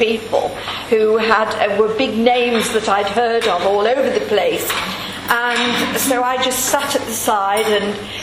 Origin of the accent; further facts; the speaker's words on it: Burton-on-Trent, West Midlands, United Kingdom; What about me? I come from Burton-on-Trent." And actually, as far as singing teaching is concerned, Burton-on-Trent has sort of remained with me.